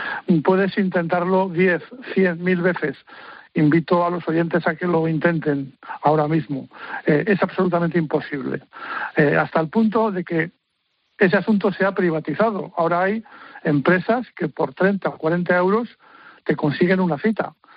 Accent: Miranda de Ebro, Castile and León, Spain; tuve que peregrinar por las delegaciones de Madrid, de Burgos, de Miranda de Ebro, mi ciudad natal

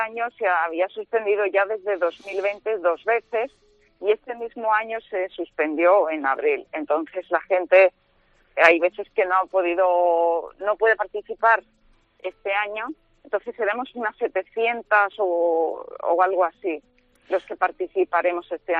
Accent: Seville, Andalusia, Spain; soy la primera española y andaluza y sevillana mujer con discapacidad en hacerla.

